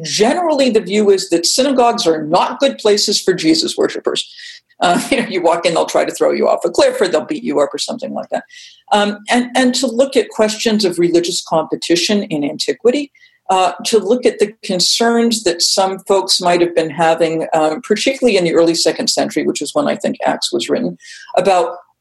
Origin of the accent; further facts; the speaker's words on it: Massachusetts, United States; You know, I'm from Massachusetts. I learned all about the Pilgrims